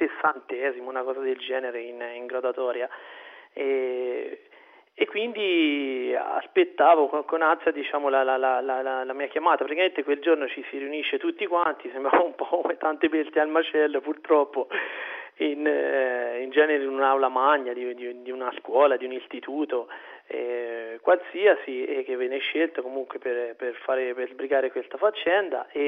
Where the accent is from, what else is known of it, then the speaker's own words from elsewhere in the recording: Arezzo, Tuscany, Italy; accent: Tuscan; now in Como, Italy; Sono di Arezzo, forse sentirete un po' l'accento spiccatamente toscano, e però per poter insegnare, come hanno fatto tanti miei colleghi, mi sono trasferito, e nello specifico io mi trovo adesso a Como